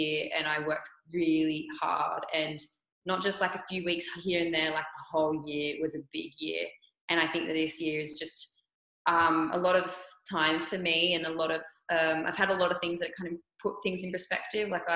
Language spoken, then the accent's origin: English; New South Wales, Australia; I think growing up in the Blue Mountains, like I grew up outside, that to me is really important.